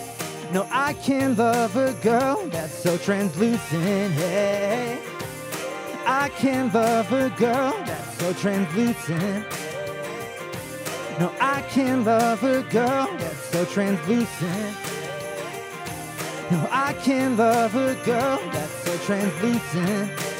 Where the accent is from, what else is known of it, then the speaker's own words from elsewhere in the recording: Vermillion, South Dakota, United States; I will be playing back in my hometown of Vermilion. I will be playing August 8th at the Clay County Fair on the 4-H Fairgrounds.